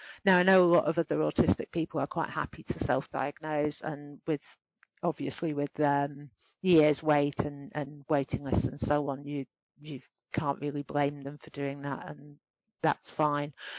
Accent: Wigan, North West England, United Kingdom; I grew up in Wigan in the 70s and the 80s

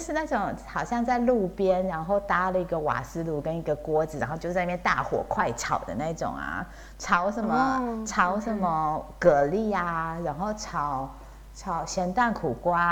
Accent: Taiwan; now in London, United Kingdom; ， 我来自台湾，然后跟安琪认识也是很巧妙的一个机缘，然后现在来英国已经六年了，住在伦敦

